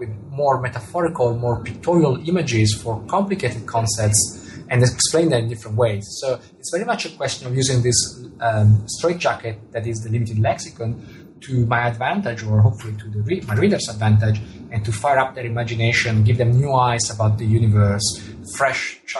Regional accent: Italy; first language Italian; English is a second language; telescope in Italian, which is my mother tongue, is masculine.

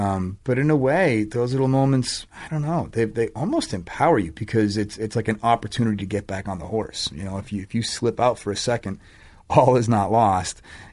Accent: Boston, Massachusetts, United States; I grew up in Boston where there's a lot of, you know

